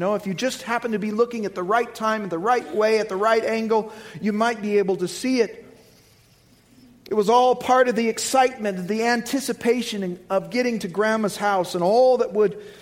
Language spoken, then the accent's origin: English; Indiana, United States; When I was a young boy growing up in Indiana, we used to go to my grandmother's farm and celebrate Christmas together with our extended family.